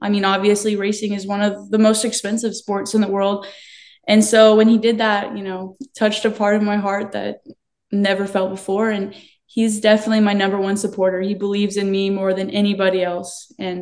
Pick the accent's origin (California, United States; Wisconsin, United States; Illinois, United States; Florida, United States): California, United States; born there; now in Texas, United States; I was born in California and he was also born in California. And, you know, being close to the ocean all the time, now that we're in Texas, we don't get that luxury.